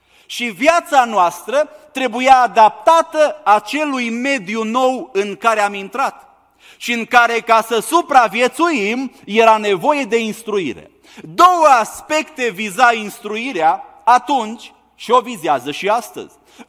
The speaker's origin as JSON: {"language": "Romanian", "country": "Romania", "tie": "born there", "said": "Acum noi cei care ne-am născut în România, în mod deosebit bărbații, știm cuvântul acesta de instrucție"}